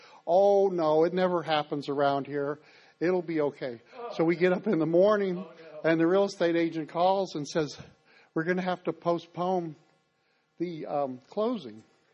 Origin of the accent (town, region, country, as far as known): Illinois, United States; also born or lived in Maine